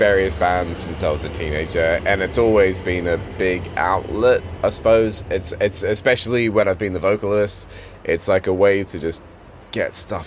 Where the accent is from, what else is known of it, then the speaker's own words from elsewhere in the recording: Australia; accent: Australian; If anything, I probably amp up my Australian accent.